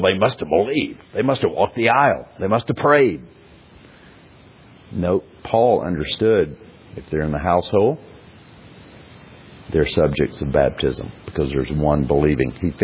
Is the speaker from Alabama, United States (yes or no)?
yes; Gadsden, Alabama, United States; I grew up in Gadsden, Alabama. I didn't know any Presbyterians. Never met a Presbyterian.